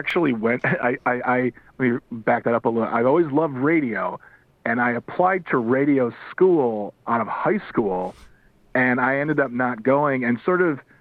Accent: Waukesha, Wisconsin, United States; So I'm born and raised in Wisconsin. I was born in Waukesha.

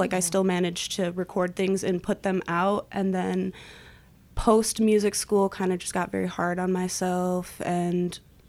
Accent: Wisconsin Rapids, Wisconsin, United States; Well, I'm from Wisconsin Rapids, so a truly local artist.

